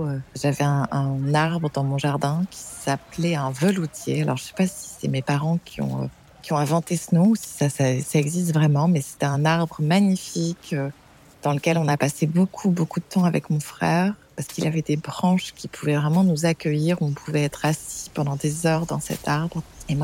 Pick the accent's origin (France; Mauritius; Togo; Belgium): Mauritius; Moka; born there; Je vais avoir 50 ans dans quelques jours. Je suis mauricienne et j'ai deux grandes filles, Emma, qui a 23 ans, et Luna, qui a 18 ans. Je suis née à Moka le 14